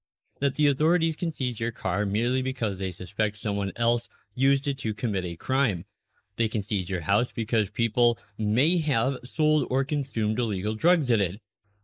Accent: Minnesota, United States; Now, in my home state again of Minnesota, for example, the latest numbers we have

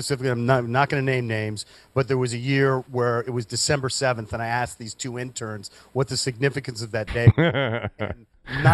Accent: Birmingham, West Midlands, United Kingdom; Technically, I am from England, yes, from Birmingham, I think.

